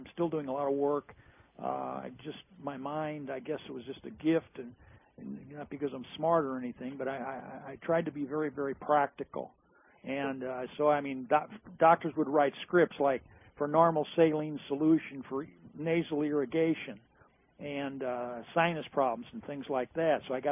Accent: St. Louis, Missouri, United States; we're from the Midwest in St. Louis, which is probably, to talk about ivory tower and stuffy, man, oh man.

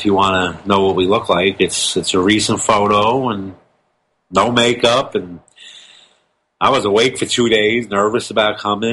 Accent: Athens, New York, United States; So if you're from my hometown, remember, October 29th, 5 p.m., at the Athens Firehouse, Athens, New York.

